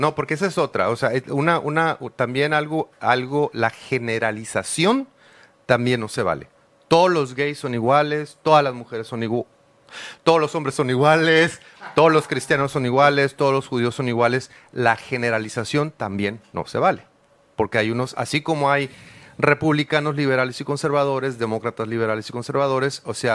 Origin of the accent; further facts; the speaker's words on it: Mexico; yo soy el clásico mexicano, huevón, que se levanta tarde, que no cumple, que queda mal, no soy.